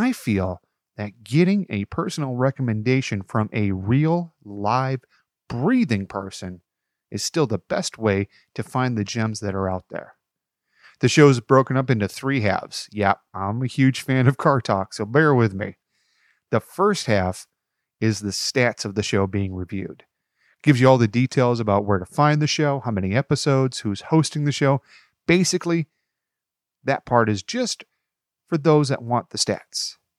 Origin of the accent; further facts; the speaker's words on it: Rockford, Illinois, United States; In this episode, I'll be reviewing a podcast that I found based in my hometown of Rockford, Illinois.